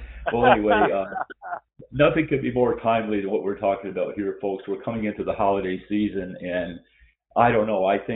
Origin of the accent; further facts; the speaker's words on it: New York, United States; I'm from the Adirondacks